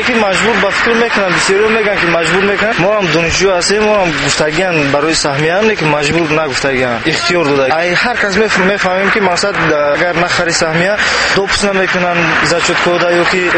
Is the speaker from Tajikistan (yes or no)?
yes; Tajikistan; ما هم دیگه وطن خودم دوست میدارم. میخوام که آباد باشه وطن، زیبا باشه، روشنایی باشه در تاجیکستان.